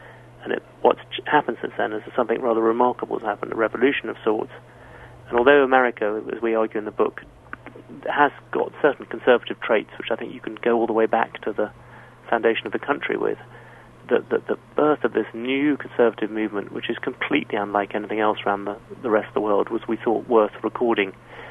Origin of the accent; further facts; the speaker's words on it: United Kingdom; born there; obviously I'm younger and I was born in Britain